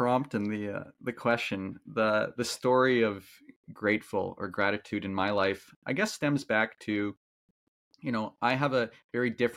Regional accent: Toronto, Ontario, Canada; I'm from Toronto originally, and I kept, you know, when it gets cold in Toronto, you find a way to, you know, right now I'm in Florida, but I became a bit of an Indian snowbird. I would go to India when it got cold.

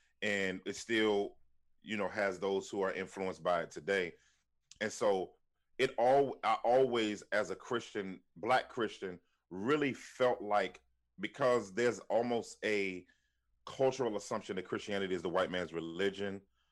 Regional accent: Washington, District of Columbia, United States; now in Philadelphia, United States; Born and raised in Washington, D.C. During the crack era, the crack epidemic.

